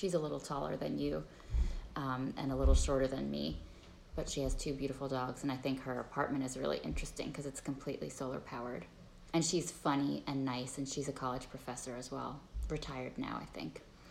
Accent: Hackensack, New Jersey, United States; moved away as an adult; now in Tampa, United States; I was born in Hackensack, New Jersey. Lived there pretty much my whole life.

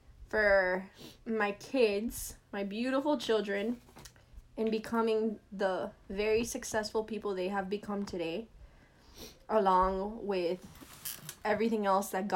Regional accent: Miami, Florida, United States; also born or lived in Madrid, Spain; Well, I was born in Madrid, Spain, in the year 1965. But then later came 2 years after with my parents. I was too young to remember this, but 2 years after, I came to Miami with my parents and my two grandmothers, and I grew up here

